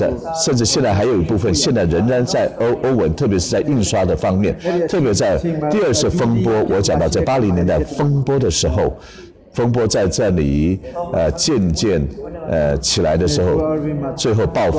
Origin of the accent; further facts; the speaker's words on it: China; now in United States; 我从中国来到美国这个地方